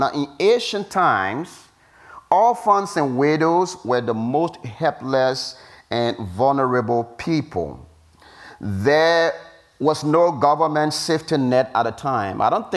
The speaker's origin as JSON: {"language": "English", "country": "Liberia", "tie": "born or raised there", "said": "the community that I was raised up in Africa, where we have a lot of Pentecostal movements that are working very actively in Liberia."}